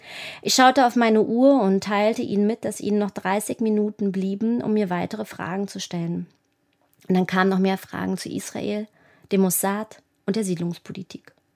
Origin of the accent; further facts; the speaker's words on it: East Germany, Germany; ob mir als Ostdeutsche diese israelische Mauer nicht furchtbar vorkäme.